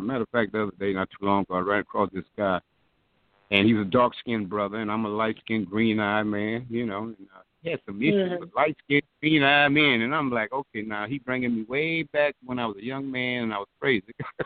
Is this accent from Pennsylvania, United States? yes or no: no; Lake Charles, Louisiana, United States; I am from Lake Charles, with all this commotion going on.